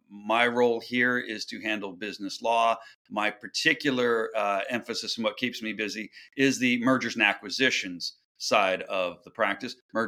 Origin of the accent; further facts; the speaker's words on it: Kansas City, Missouri, United States; I am from the Midwest. I am from Kansas City, Missouri.